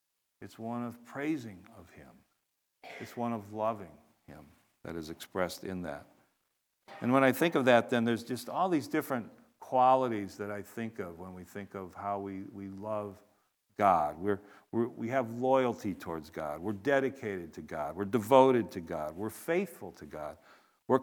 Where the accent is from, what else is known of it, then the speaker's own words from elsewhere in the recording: Cleveland, Ohio, United States; now in Syracuse, United States; for me, I'm from Cleveland. They've never won a Super Bowl. So, unfortunately, I haven't remained that loyal to the Cleveland Browns. Living in Syracuse, I've sort of switched my loyalty to the Buffalo Bills